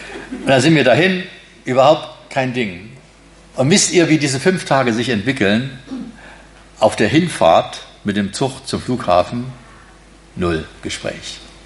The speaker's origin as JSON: {"language": "German", "region": "East Germany", "country": "Germany", "said": "Doch, ich komme aus der DDR, das ist mir gerade noch eingefallen."}